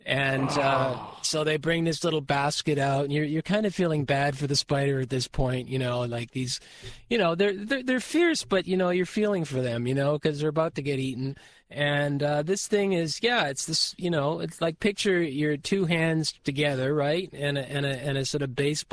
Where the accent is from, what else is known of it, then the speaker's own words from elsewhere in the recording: Squamish, British Columbia, Canada; I grew up around Native American people. We had this kind of a ranch resort that my dad created up in Squamish, British Columbia. And I grew up around medicine people and shamans